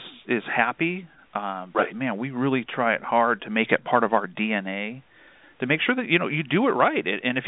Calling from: Palm Springs, California, United States; we're calling, and we're struggling through today in beautiful Palm Springs, California.

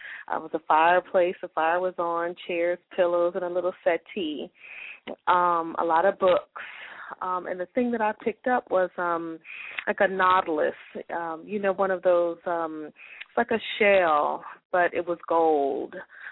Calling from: Charlotte, North Carolina, United States; Charlotte.

